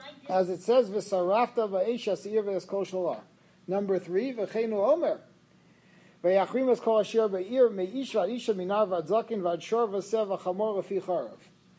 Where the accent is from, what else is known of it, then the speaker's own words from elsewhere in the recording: New York, United States; I said, "Listen, I know I'm a New Yorker and you're clearly not, but is there a reason why we're waiting?"